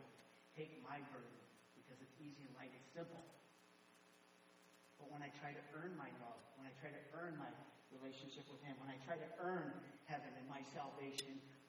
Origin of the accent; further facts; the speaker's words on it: Buffalo Grove, Illinois, United States; This is in the Chicagoland area. So we play, I was from Buffalo Grove, we play against Wheeling and Arlington Heights